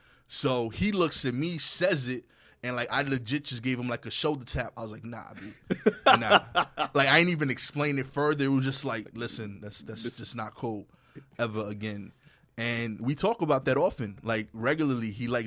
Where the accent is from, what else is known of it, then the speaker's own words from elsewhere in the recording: New York, United States; One, when I grew up in Eastern New York, there were nice cars.